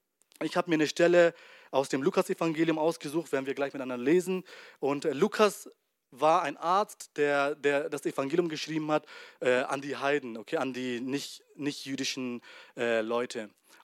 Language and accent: German; Myanmar; Wisst ihr, ich komme nicht aus Deutschland und bei uns in Burma, das ist in Myanmar, in Asien ist es